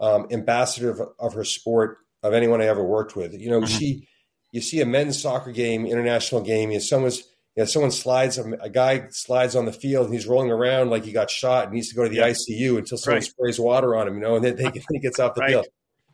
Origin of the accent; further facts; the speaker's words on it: Boston, Massachusetts, United States; Like, no, I knew nothing, but yet I came from Boston, so I must know all these things.